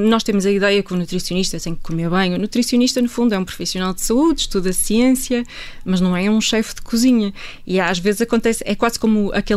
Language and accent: Portuguese; Porto, Portugal; now in Lisbon, Portugal; quando eu venho do Porto, eu sou do Porto, quando eu venho para Lisboa estudar